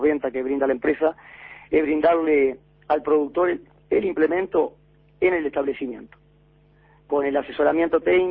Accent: Uruguay; nosotros somos diferentes a Argentina, o somos diferentes a Brasil

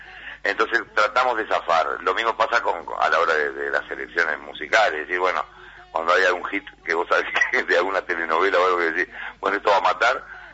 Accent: Uruguay; somos vecinos y uruguayos como cualquiera

